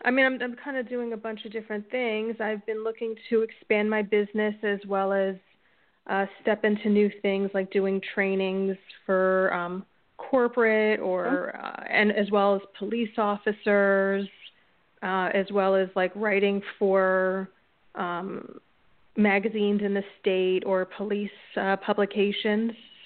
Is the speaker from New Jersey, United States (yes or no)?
yes; New Jersey, United States; I'm from New Jersey, and I'm a spiritual teacher, healer, and a writer.